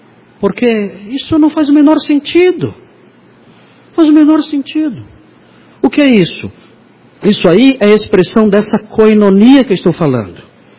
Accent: Brazil; É o ar que nós respiramos desde que nascemos. É a nossa saga como brasileiros que somos.

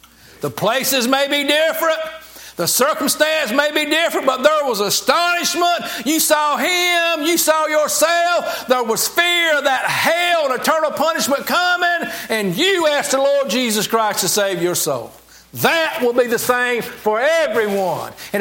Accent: North Carolina, United States; I was raised in North Carolina. Thank God for it. And we went to church.

